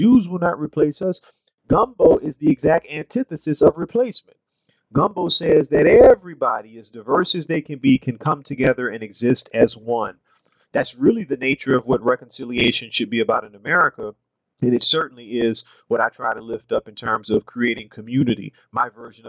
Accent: Louisiana, United States; I grew up in the Deep South in Louisiana.

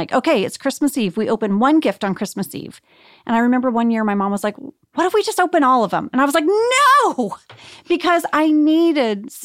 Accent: Jakarta, Indonesia; I am still friends with my friends that I grew up with in Jakarta. We all moved and got dispersed.

